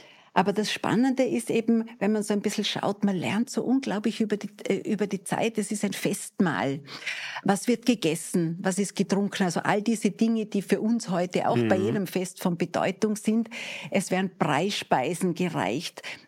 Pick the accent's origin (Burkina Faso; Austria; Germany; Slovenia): Austria; Wolfurt, Vorarlberg; Ich komme aus Vorarlberg, aus einer kleinen Ortschaft namens Wolfurt. Das ist in der Nähe von Bregenz.